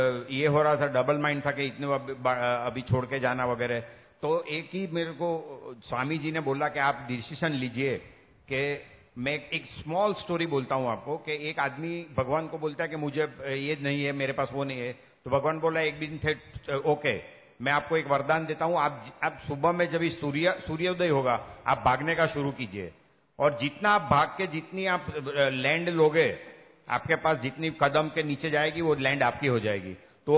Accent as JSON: {"language": "Hindi", "town": "Surat", "region": "Gujarat", "country": "India", "tie": "born or raised there", "said": "मेरे सूरत मेरा native place है तो वहाँ हमारा मंदिर है"}